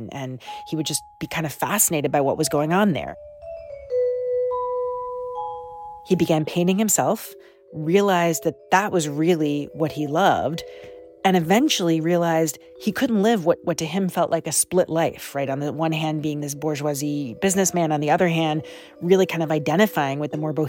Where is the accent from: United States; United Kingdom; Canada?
Canada